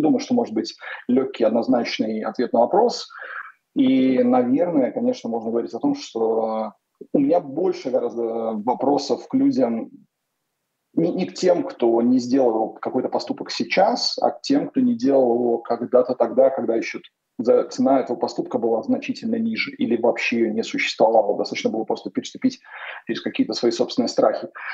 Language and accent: Russian; Belarus; moved away; Я из Беларуси там уехал в какой-то момент, когда понял, что я просто закончу в тюрьме после участия в каких-то митингах